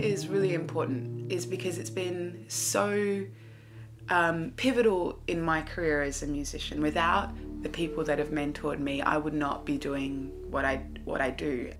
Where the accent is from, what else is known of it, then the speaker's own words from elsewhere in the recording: Australia; now in County Kildare, Ireland; I'm an Australian flute player living in Ireland, and I currently live in County Kildare.